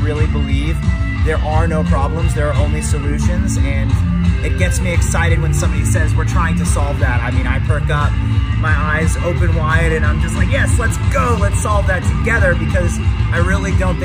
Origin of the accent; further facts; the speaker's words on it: Boston, Massachusetts, United States; I'm from Boston, so I walk a lot